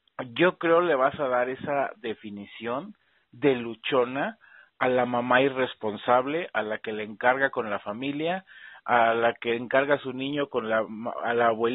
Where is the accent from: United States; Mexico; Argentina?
Mexico; ya sabes cómo somos los mexicanos